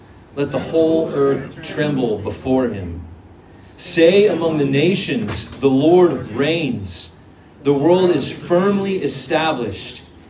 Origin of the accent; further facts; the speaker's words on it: Dallas, Texas, United States; so I grew up in Texas, in the city of Dallas.